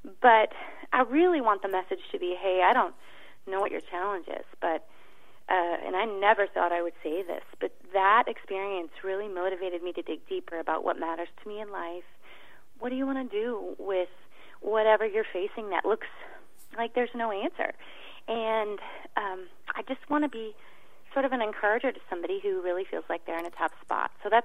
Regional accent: Midwest, United States; now in Los Angeles, United States; I grew up in the Midwest.

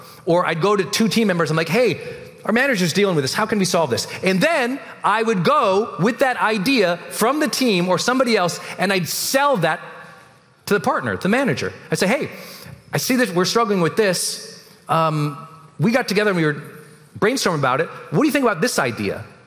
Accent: Montana, United States; And I was a cog from Montana, so no one valued me.

